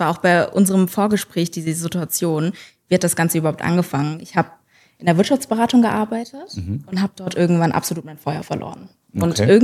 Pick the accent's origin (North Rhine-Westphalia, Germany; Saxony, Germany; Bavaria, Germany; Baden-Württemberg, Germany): Baden-Württemberg, Germany; Karlsruhe; Aber ich bin gebürtige Karlsruherin